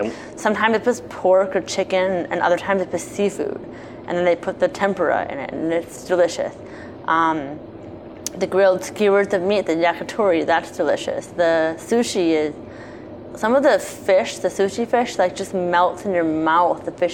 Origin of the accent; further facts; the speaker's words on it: United States; You know what? As an American culture, we tend to over... That's one of the reasons why we are bigger than other people, I think.